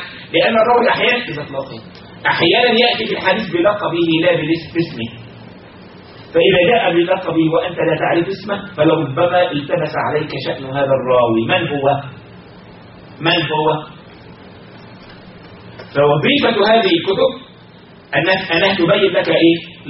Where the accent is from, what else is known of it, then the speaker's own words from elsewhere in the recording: Egypt; واحد مثلا بيدلعه، عندنا في مصر بيدلعه